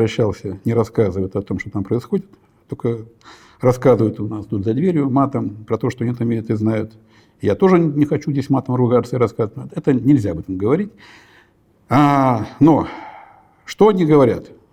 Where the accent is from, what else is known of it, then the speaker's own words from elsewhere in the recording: Belarus; я сам родом из Беларуси, и как многие белорусские дети в свое время